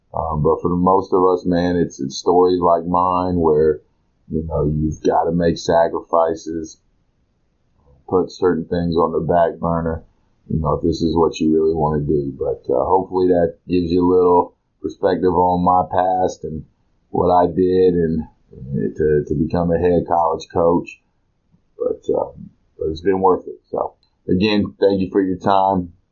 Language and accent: English; Rockford, Florida, United States; I actually got the head high school job back in my hometown, Florida, Rockford, Florida.